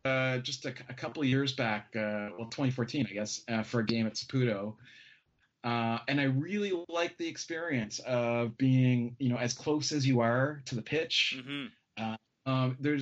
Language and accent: English; Spryfield, Nova Scotia, Canada; I grew up in Spry Fields, which is sort of opposite side, mainland.